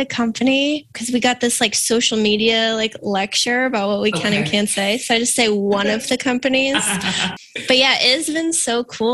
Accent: Boston, Massachusetts, United States; I am from the Boston area, so I grew up here and never left.

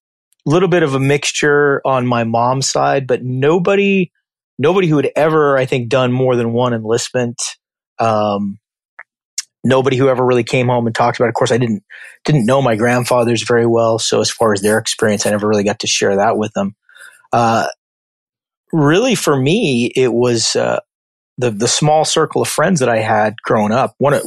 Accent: California, United States; So I was born in the South Bay. When people talk about California, you hear the Bay Area.

